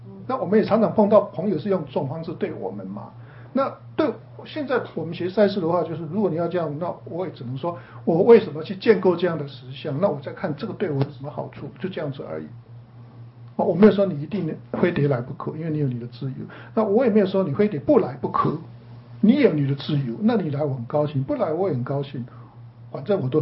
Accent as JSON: {"language": "Chinese", "country": "China", "said": "因为我是中国人，比较不会跟人家打招呼"}